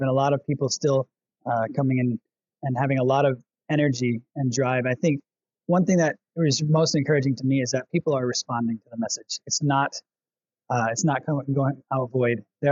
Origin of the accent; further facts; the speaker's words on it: Grand Rapids, Michigan, United States; So I'm from Grand Rapids, Michigan.